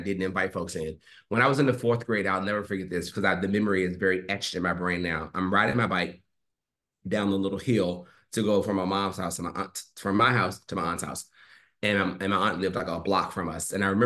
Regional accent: Richmond, United States; I'm from Richmond, and what was interesting about being from Richmond is that I grew up in what I would call a pretty bifurcated family.

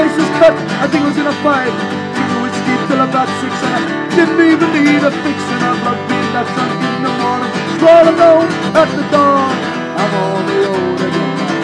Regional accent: Dublin, Leinster, Ireland; also born or lived in London, United Kingdom; I was born in London, but I grew up in Dublin, and I lived back and forth my whole life, just a folk musician.

